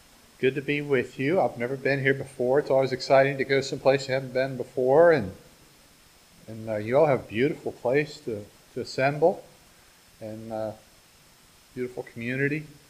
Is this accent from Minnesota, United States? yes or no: no; Canton, Ohio, United States; also born or lived in Vienna, West Virginia; now in Lancaster, United States; I grew up in Canton. We married and we lived in Vienna, West Virginia for 25 years. And then moved to Lancaster.